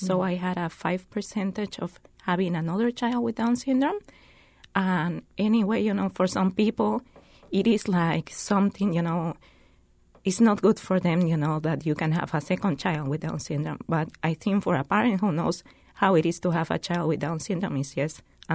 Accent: Bolivia; now in United States; From Bolivia. I'm from Bolivia, South America. But this is my country now and my place.

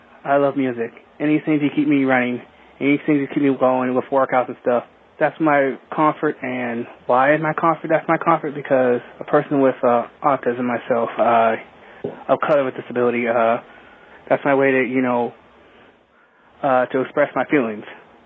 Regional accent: Albert, Vermont, United States; I'm from Albert, Vermont.

